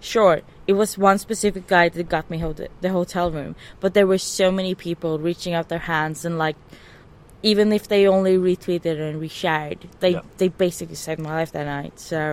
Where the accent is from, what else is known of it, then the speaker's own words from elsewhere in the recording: Sweden; And since I come from Sweden, I would probably bring someone from Sweden and talk Swedish with that person